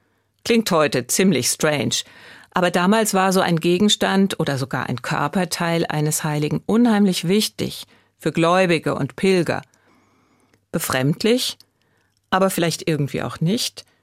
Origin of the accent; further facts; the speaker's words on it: Frankfurt, Hesse, Germany; Ich bin Frankfurterin und das sehr gerne. Die Stadt ist so bunt und vielfältig.